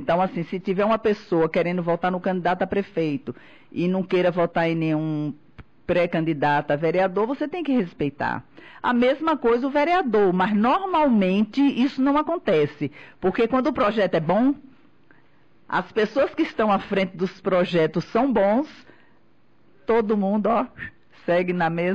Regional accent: Campo Formoso, Bahia, Brazil; eu sou nascida e criada em Campo Formoso e desde criança eu ouço falar que Campo Formoso é a cidade do minério

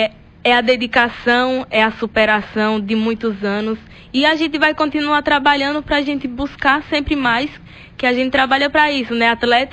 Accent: Campo Formoso, Bahia, Brazil; Minha cidade natal é Campo Formoso, mas, como diz, eu acho que meu umbigo também foi enterrado em Jaguarari

